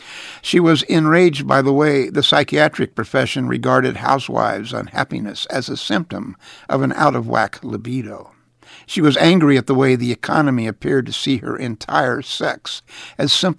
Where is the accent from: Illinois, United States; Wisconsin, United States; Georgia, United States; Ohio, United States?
Ohio, United States; Cincinnati; I grew up in one in Cincinnati, where the dads drove off to work every morning